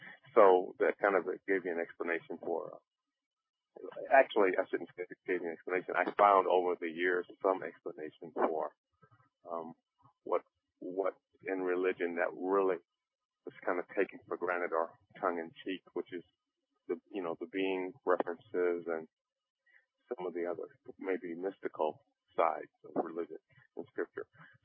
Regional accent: Santa Monica, California, United States; when growing up in Santa Monica and California, Southern California area, we were in the pool a lot

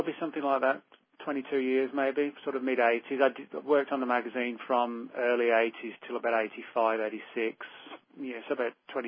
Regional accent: England, United Kingdom; I'm originally from England

